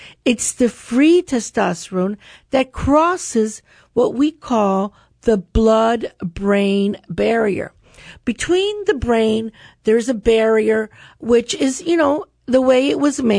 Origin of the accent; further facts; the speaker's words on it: Florida, United States; You know, I grew up here in Charlotte County.